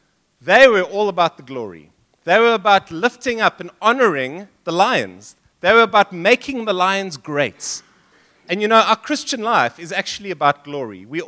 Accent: England, United Kingdom; but I'm an Englishman

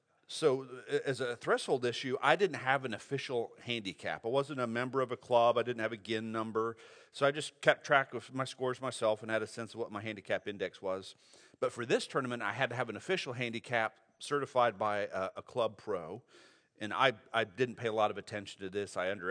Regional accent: United States; When I was growing up in DeKalb County, my dad was a member of a little country club.

